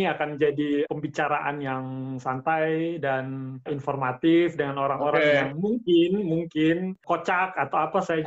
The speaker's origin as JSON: {"language": "Indonesian", "town": "Molo", "region": "East Nusa Tenggara", "country": "Indonesia", "tie": "born or raised there", "said": "karena kebetulan lahir dan besar di Timor, di Molo"}